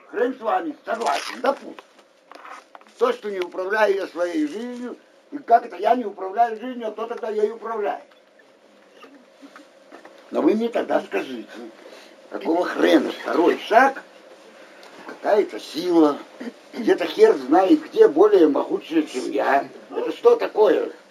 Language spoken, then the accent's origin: Russian; Minsk, Belarus; я минчанин.